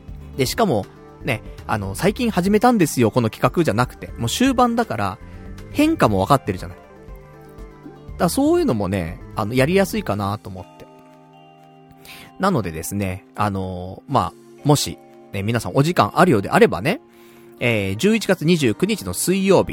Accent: Saitama, Japan; now in Tokyo, Japan; 俺もね、もともとね、埼玉出身ですから、今はね、この渋谷に住んでますけどもね。なんで、やっぱ埼玉っつったらね、そのやっぱふるさとですからね。

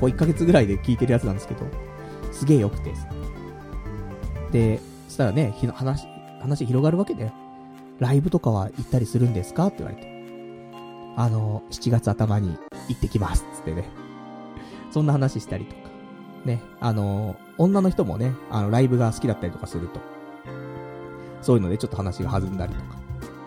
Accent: Saitama, Japan; 埼玉出身で、この辺なんですけど、わかりますか？

